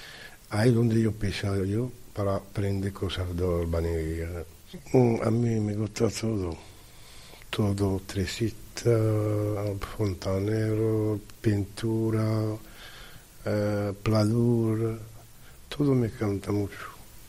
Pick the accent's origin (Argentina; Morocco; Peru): Morocco; Spanish is a second language; now in Spain; Yo, Marruecos. Uh-huh. Y aquí tengo 25 años.